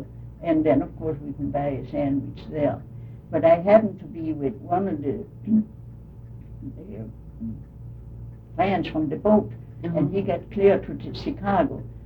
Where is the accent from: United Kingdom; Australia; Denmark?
Denmark; Copenhagen, Capital Region of Denmark; and I came right from Copenhagen.